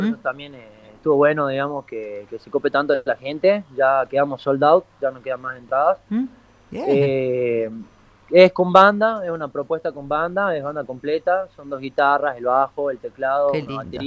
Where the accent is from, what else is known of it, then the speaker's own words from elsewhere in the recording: Salta, Argentina; also born or lived in Buenos Aires; me volví de Buenos Aires el año pasado. Yo soy de Salta, pero vivía allá en Buenos Aires. Sí. Así que hace poquito, hace menos de un año. Ya la música así de chiquitito, de los 12, los 13, ahora tengo 26.